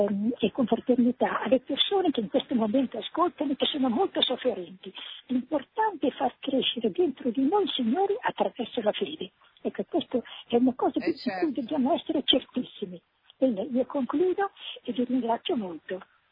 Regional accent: Monza, Lombardy, Italy; Io sono di Monza, di Monza.

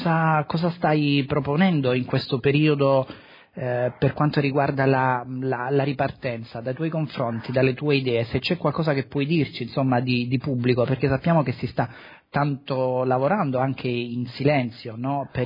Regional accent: Apulia, Italy; io sono pugliese, sei in collegamento con casa mia, la Puglia di …

